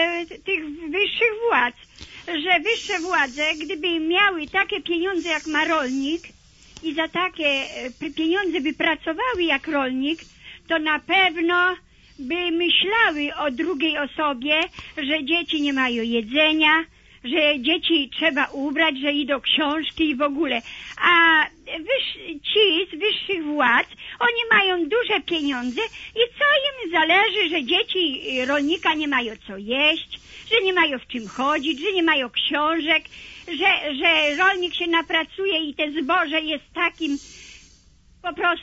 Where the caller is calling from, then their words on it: Masovian Voivodeship, Poland; Ja jestem z Mazowieckiego.